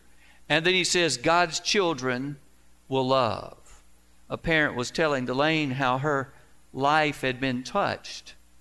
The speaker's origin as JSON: {"language": "English", "town": "Augusta", "region": "Georgia", "country": "United States", "tie": "born there", "said": "When I was born in University Hospital in Augusta, Georgia, I was born to a natural family"}